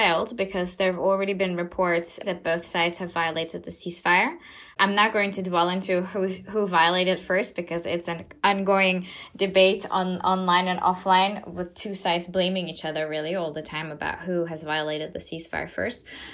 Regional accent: Azerbaijan; English is a second language; it's always really hard for me to talk about the historical side of Nagorno-Karabakh because I'm still from Azerbaijan.

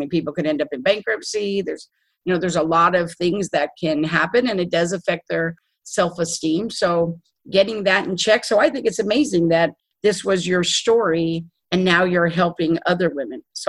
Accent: Las Vegas, Nevada, United States; I was raised in Las Vegas, you know, which is a big gambling town.

